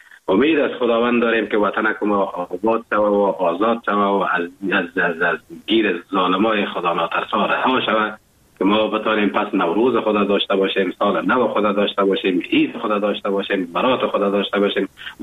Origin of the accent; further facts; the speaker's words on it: Afghanistan; now in Germany; این همی بود که وقتی که من اروپا آمدم، آلمان آمدم، تشویق هموطنها و تشویق تعداد زیاد از افغانهای ناظرینم